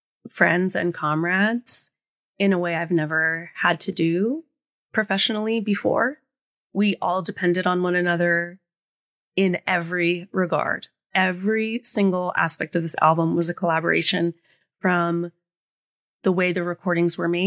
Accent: New Jersey, United States; I'm from New Jersey. I love corn on the cob.

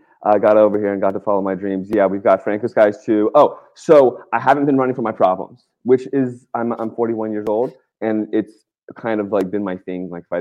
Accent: Virginia, United States; because I grew up in Virginia, right?

